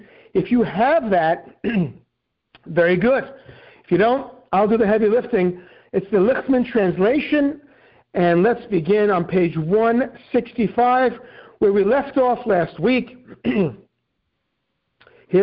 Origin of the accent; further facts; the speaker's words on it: United States; And I myself, as an American Jew, I'm living in New York